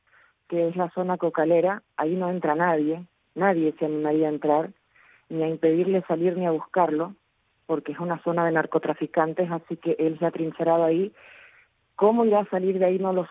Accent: Bolivia; Somos todos bolivianos, somos todas personas que están luchando por su libertad y su democracia

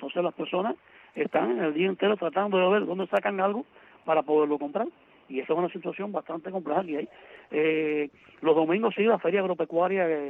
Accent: Cuba

